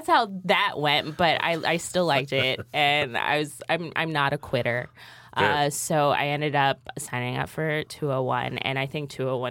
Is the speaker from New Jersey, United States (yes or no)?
yes; Willingboro, New Jersey, United States; Well, so I grew up outside of Philly, like 20 minutes outside of Philly in South Jersey.